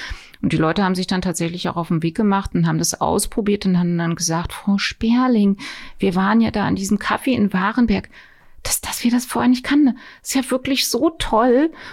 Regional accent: Osterburg, Saxony-Anhalt, Germany; das ist doch der Slogan für Osterburg, den ich 2012 für meine Heimatstadt eingereicht habe

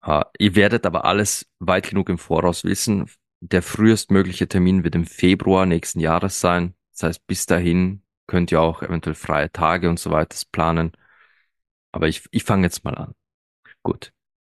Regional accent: Austria; Ich bin Österreicher

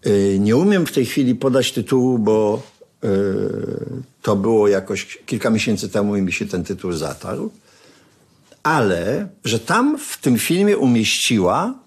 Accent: Sosnowiec, Silesian Voivodeship, Poland; Łączy nas to, że jesteśmy chłopcami z Sosnowca.

